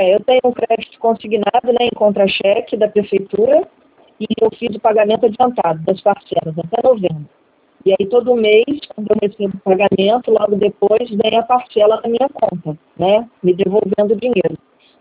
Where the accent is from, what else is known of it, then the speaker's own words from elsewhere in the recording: Rio de Janeiro, Brazil; No meu caso, como eu sou do interior do estado do Rio de Janeiro